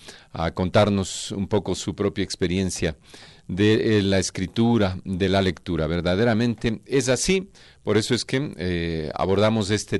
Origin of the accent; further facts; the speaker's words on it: Ecuador; leemos muy poquito como ecuatorianos